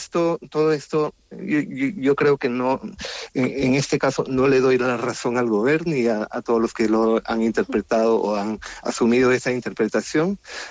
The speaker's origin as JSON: {"language": "Spanish", "country": "Germany", "said": "uno como alemán, en el fondo, detecta inmediatamente de que esto va de dinero y de pagar"}